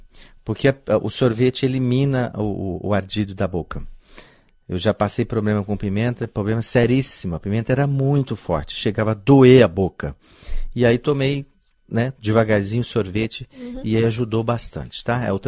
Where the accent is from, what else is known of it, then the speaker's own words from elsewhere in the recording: Goiás, Brazil; Eu sou goiano e conheço açafrão desde criança